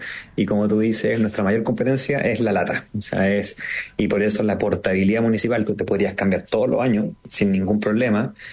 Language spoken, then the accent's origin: Spanish; Chile; como buenos chilenos siempre van muy atrasados